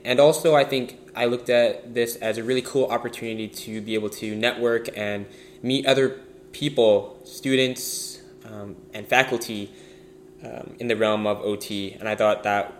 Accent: Chicago, Illinois, United States; I'm from Chicago, Illinois.

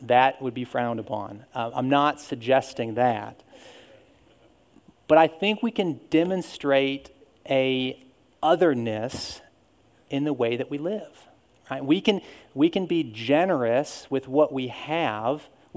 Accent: Pennsylvania, United States; now in South Carolina, United States; I grew up in Pennsylvania, and I came to South Carolina about 10 years ago now.

